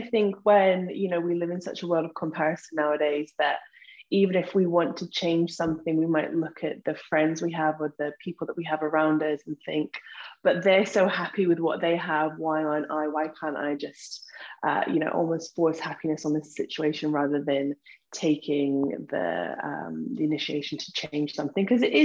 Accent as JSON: {"language": "English", "region": "Scotland", "country": "United Kingdom", "tie": "born or raised there", "said": "and then I was self-quarantining, self-isolating, whatever you call it, in Scotland with my mum, which is where I spent most of my years growing up."}